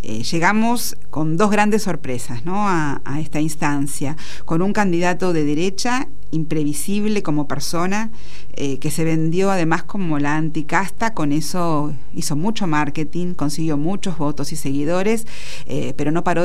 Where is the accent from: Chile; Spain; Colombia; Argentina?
Argentina; Bueno, ¿estos somos los argentinos?